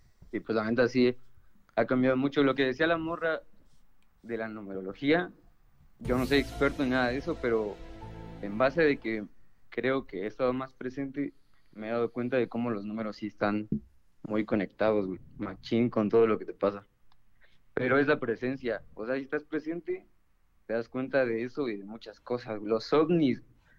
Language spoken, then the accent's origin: Spanish; Oaxaca, Mexico; now in Puebla, Mexico; pero soy de Oaxaca.